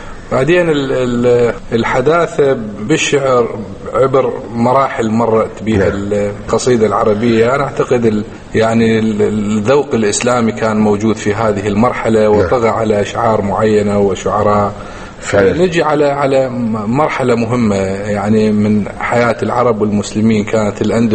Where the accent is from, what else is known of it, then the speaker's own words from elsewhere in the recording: Iraq; أنا عراقي.